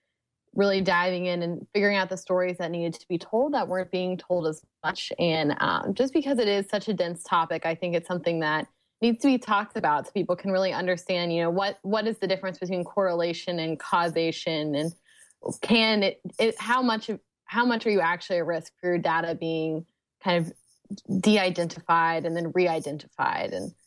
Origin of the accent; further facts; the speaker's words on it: the South, United States; I usually say data, but I'm also from the South.